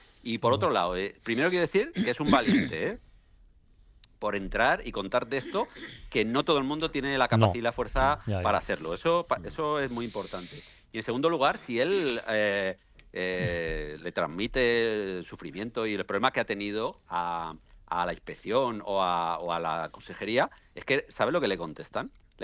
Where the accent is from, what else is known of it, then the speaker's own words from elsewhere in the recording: Castilla-La Mancha, Spain; Que pues yo soy de Castilla-La Mancha